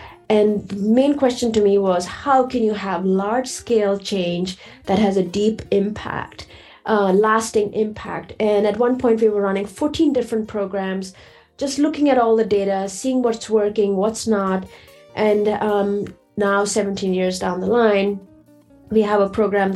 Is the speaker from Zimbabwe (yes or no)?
no; India; now in United States; I grew up in India